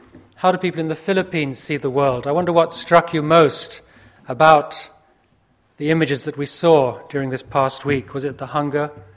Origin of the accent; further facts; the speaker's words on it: India; born there; I was born in India. My parents are missionaries there